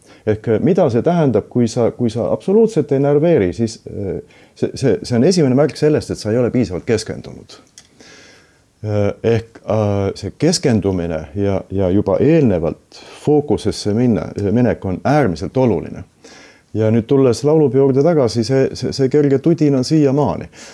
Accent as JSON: {"language": "Estonian", "region": "Saare County", "country": "Estonia", "said": "ma olen ka Saaremaalt."}